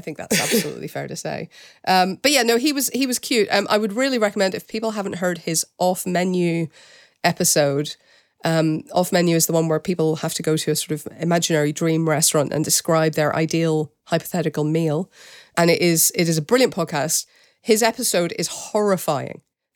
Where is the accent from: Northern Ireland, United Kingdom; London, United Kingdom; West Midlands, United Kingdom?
Northern Ireland, United Kingdom; In my hometown in Northern Ireland, in the Catholic Church, they used to bring in, and brace yourself here, Charlotte, a Protestant man to sing that song